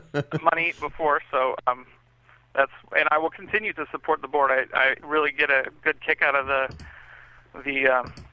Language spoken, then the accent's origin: English; Washington, United States; No, I'm from Washington State.